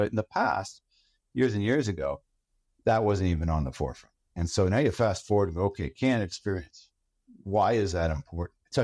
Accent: Canada; so I'm Canadian, in all transparency, I'm Canadian.

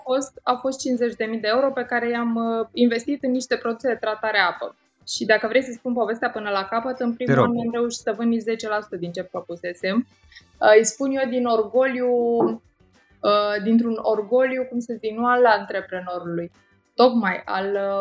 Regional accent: Romania; Eu ca om de business, eu ca româncă, eu ca om în general.

